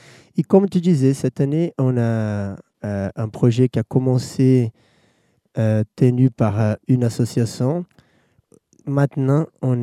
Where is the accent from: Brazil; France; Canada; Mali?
Brazil; vu que moi je suis brésilien